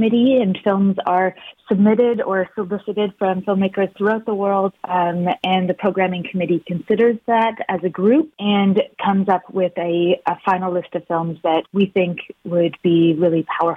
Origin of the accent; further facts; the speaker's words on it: Toronto, Ontario, Canada; now in Peterborough, Canada; I grew up in Toronto and relocated to Peterborough in 2018.